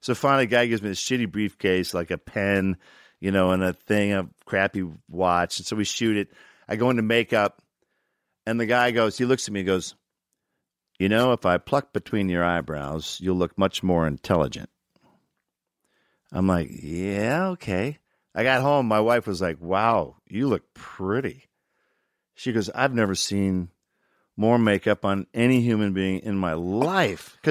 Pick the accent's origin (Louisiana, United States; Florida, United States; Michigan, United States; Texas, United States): Michigan, United States; now in Los Angeles, United States; Probably I moved to Los Angeles from Michigan. And so it was time to get out and get an agent and see what you could get.